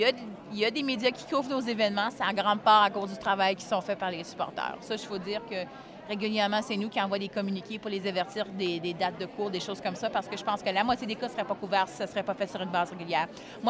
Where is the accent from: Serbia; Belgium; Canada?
Canada; je suis canadienne, je suis citoyenne canadienne